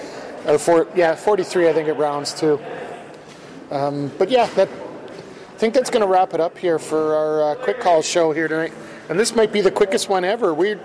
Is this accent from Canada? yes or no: yes; Radway, Alberta, Canada; Radway, Alberta, my hometown, 50 minutes north of Redwater.